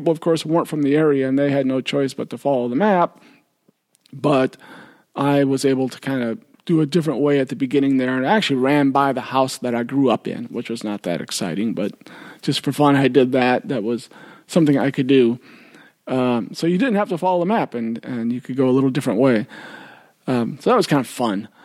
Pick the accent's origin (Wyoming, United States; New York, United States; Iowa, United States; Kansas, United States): Iowa, United States; Davenport; as someone growing up in Davenport, I do feel connected to Rock Island and Moline, Illinois, for example, because we all think of ourselves as part of the Quad Cities